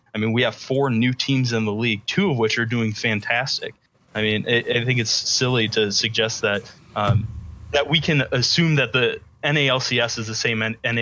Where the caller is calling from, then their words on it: Spring Arbor, Michigan, United States; I'm calling from Spring Arbor, Michigan.